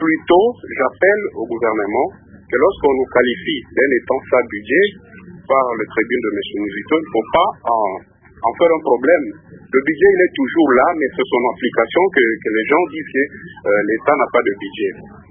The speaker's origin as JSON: {"language": "French", "country": "DR Congo", "said": "au niveau du dialogue, en tant que Congolais, sans chercher à voir aussi les ennemis"}